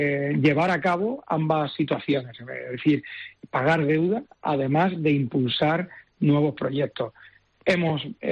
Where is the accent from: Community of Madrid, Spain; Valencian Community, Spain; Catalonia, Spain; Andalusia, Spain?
Andalusia, Spain; Almería; que yo soy de Almería, me congratula